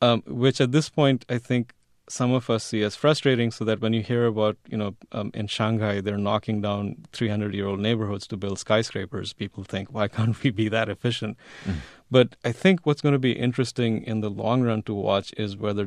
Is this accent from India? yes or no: yes; India; But I think, I mean, as an Indian, I'm used to doing this.